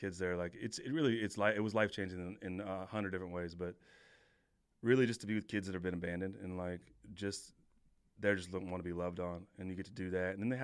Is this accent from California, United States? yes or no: yes; California, United States; I'm from California. I never really spent any time out there.